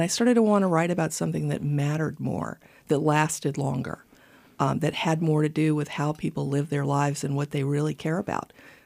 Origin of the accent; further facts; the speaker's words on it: North Carolina, United States; also born or lived in Columbus, Georgia; I was born in Columbus, Georgia. All three of the kids were. We were sort of born halfway in between, the border crossing between North Georgia and South Georgia. But we got transferred to Eastern North Carolina when I was about 14 months old.